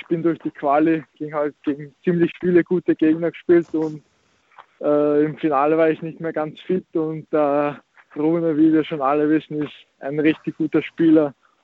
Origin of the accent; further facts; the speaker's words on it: Austria; now in Croatia; meine Eltern sind aus Kroatien und so, ich bin in Österreich aufgewachsen, in Österreich bin ich in die Schule gegangen, alles, und dann bin ich vor ein paar Jahren nach Kroatien gewechselt